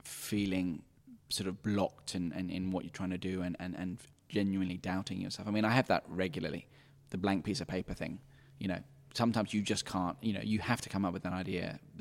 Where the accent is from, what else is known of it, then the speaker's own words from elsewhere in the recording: Kenya; And growing up in Kenya, there's some amazing curries.